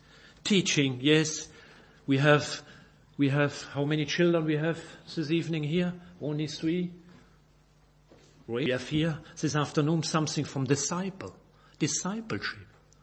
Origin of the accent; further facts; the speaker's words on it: Belgium; first language French; English is a second language; For my difficult pronunciation, but I'm not a German, I'm a Belgian, and my first language is German, is French, but sometimes I have difficult with your wonderful English.